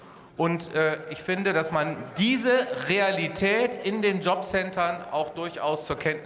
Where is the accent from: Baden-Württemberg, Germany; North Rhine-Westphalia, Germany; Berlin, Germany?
North Rhine-Westphalia, Germany; Dortmund; In meiner Heimatstadt, in Dortmund, wo mein Wahlkreis ist